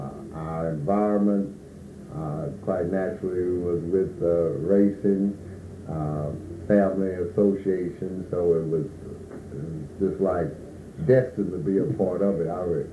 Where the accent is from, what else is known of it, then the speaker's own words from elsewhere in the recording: Louisville, Kentucky, United States; Being born and raised in Louisville, my mother's family original Highland Park members from the original settlement of Highland Park.